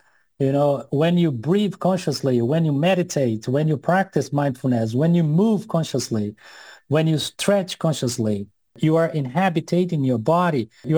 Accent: Brazil; now in Sweden; I go with the pronouns he and him. I was born and raised in Brazil. And today I split my time between Sweden and Brazil. I live 7 months in Sweden. When the winter comes, I come and live in Brazil.

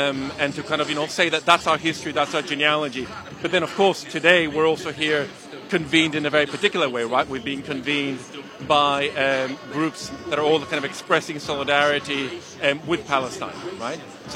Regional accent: Caracas, Capital District, Venezuela; English is a second language; So if you can hear something in the accent, well, I come from Caracas, from Venezuela.

